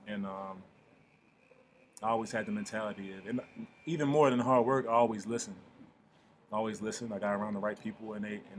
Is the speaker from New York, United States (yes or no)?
no; Baltimore, Maryland, United States; when I say I'm from Baltimore, everybody just has something negative to say about it